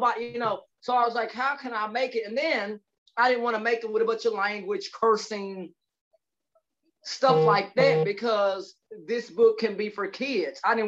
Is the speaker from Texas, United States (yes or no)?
yes; Waxahachie, Texas, United States; Well, my childhood, I grew up in Ellis County and Waxahachie and went to school there since the 90s.